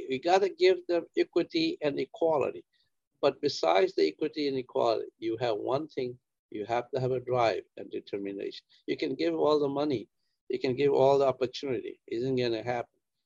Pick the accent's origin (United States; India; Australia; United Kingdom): India; I grew up in India.